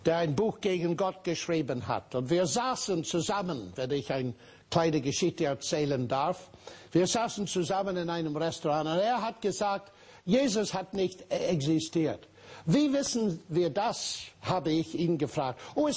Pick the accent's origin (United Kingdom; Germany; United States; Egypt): United Kingdom; Northern Ireland; German is a second language; Ich habe schon erwähnt, ich komme aus Nordirland.